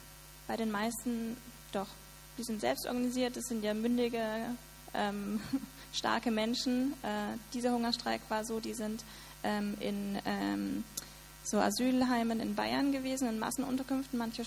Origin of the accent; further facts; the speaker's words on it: Austria; now in Berlin, Germany; Ich konnte als Österreicherin einfach nach Berlin ziehen, einfach weil mir irgendwie ein bisschen langweilig war.